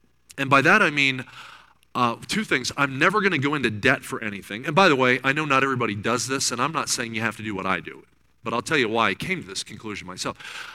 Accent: New Jersey, United States; now in Kansas City, United States; Now, I grew up in New Jersey, so you know, I've been in the Midwest now for 28 years.

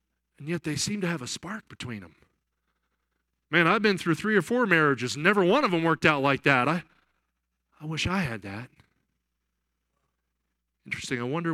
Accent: New Jersey, United States; And I grew up in New Jersey, and people in New Jersey talk fast, you know.

